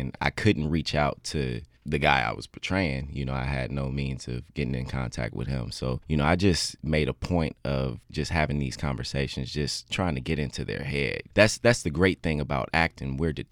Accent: Oakland, California, United States; also born or lived in Las Vegas; So I'm originally from East Oakland, California, by way of Las Vegas.

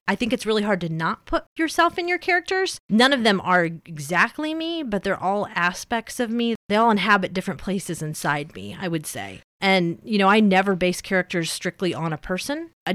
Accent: United States; readers on social media, just because of the way I interact, realize I'm American.

